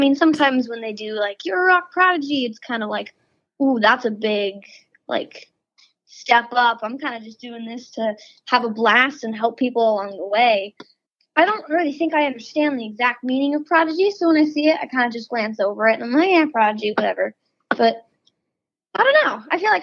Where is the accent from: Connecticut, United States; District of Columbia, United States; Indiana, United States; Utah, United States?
Utah, United States; born there; now in New Jersey, United States; So I was born in Utah, and I moved out to Jersey a little while ago to help jumpstart my career.